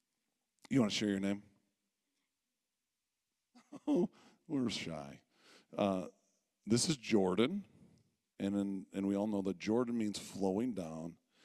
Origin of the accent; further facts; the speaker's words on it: Rustenburg, North West, South Africa; we're from South Africa. It's not a region. It is a country. And we stay in a little place called Rustenburg. Rustenburg is that starburst there. You can see it up. We're about an hour and 15 minutes west of Johannesburg